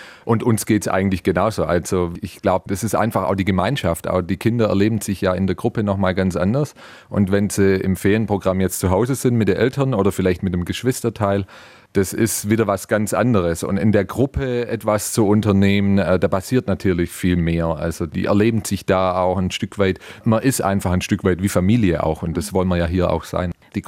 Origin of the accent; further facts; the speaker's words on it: Baden-Württemberg, Germany; Ich als Schwabe würde sagen